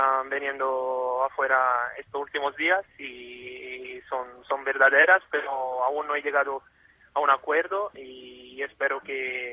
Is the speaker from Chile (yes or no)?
no; Naples, Campania, Italy; born there; Spanish is a second language; now in Rome, Italy; Yo nací en Nápoles, pero vivo en Roma la siempre.